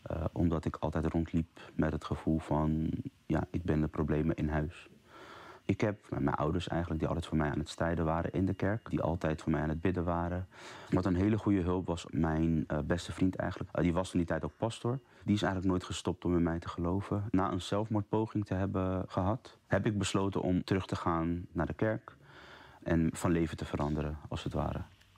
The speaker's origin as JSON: {"language": "Dutch", "town": "Zoetermeer", "region": "South Holland", "country": "Netherlands", "said": "Ik ben 29 jaar. Ik kom uit Zoetermeer."}